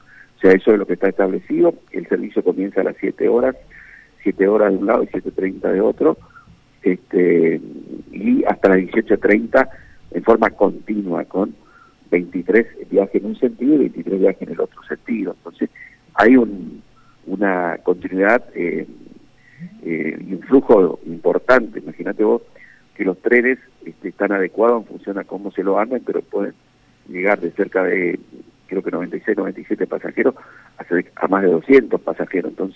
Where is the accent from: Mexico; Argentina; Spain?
Argentina; para nosotros como argentinos